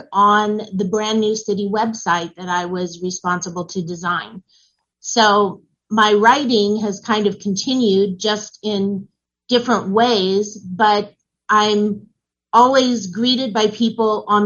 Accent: Wyoming, Iowa, United States; now in Nevada, United States; residents of Nevada and also residents in my hometown of Wyoming, Iowa.

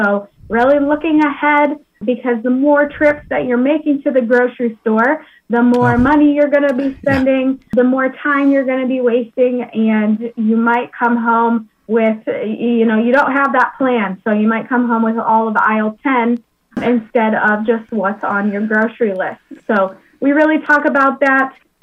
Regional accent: Iowa, United States; I am from Iowa. I'm from Jackson County, so eastern Iowa.

